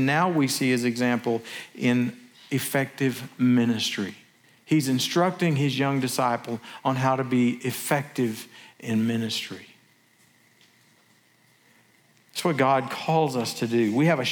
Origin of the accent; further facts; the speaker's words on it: Arkansas, United States; I grew up down in the Delta and between Little Rock and Memphis, and my mother lived down there for years.